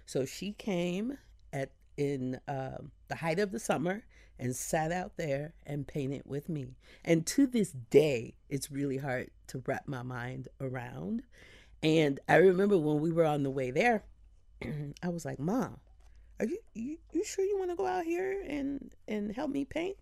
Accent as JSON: {"language": "English", "town": "St. Louis", "region": "Missouri", "country": "United States", "tie": "born or raised there", "said": "You know, I'm from St. Louis, so growing up there, I would act out through my mother's nail polish."}